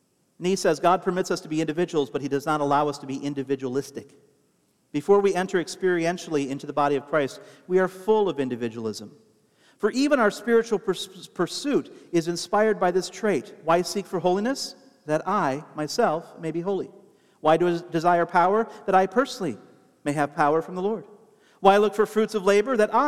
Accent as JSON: {"language": "English", "region": "Ohio", "country": "United States", "said": "I'm from Ohio, you know?"}